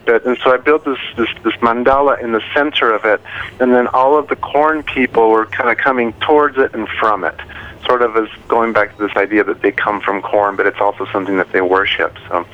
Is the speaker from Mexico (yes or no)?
yes; Mexico; Good. I'm originally from Mexico.